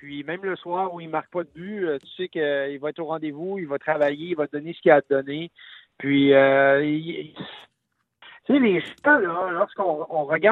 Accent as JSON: {"language": "French", "region": "Quebec", "country": "Canada", "said": "comme on dit chez nous au Québec"}